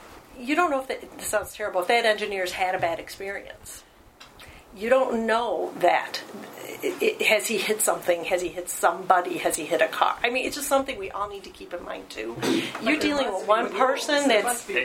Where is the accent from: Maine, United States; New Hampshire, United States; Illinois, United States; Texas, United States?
Illinois, United States; Cicero; also born or lived in Berwyn; I'm not from a train family. My dad was a train buff, and I grew up in Cicero and Berwyn, so the trains went by all the time.